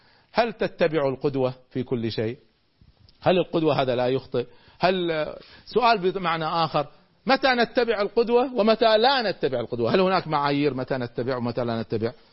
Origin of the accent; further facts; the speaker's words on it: Kuwait; أذكر لما رجعت من أمريكا بدأت أذكر بعض الأفكار